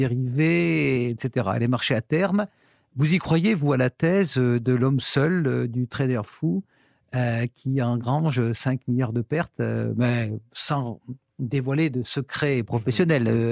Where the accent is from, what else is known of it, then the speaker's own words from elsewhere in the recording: France; que nous connaissons bien en tant que Français